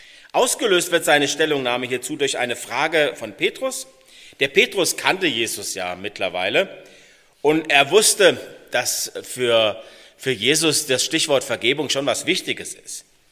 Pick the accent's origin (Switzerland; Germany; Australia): Germany; Eibelshausen, Hesse; wie gesagt zum ersten Mal hier. Ich komme ursprünglich, aufgewachsen bin ich in Eibelshausen, also auch Dillkreis. Habe in Dillenburg Abitur gemacht